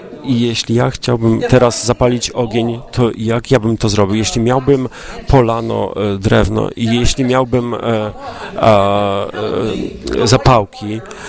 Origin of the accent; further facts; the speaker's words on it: Buffalo, New York, United States; Ja pochodzę z Buffalo w stanie New York. Jeśli mieszkasz w Ameryce i wspomnisz Buffalo, Amerykanie myślą tylko jedną rzecz. Bardzo dużo śniegu i zimno.